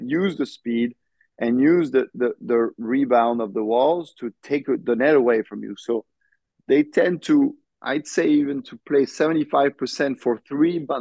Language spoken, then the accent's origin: English; France; representing France, you know, representing my home country to play in the international events for 10 years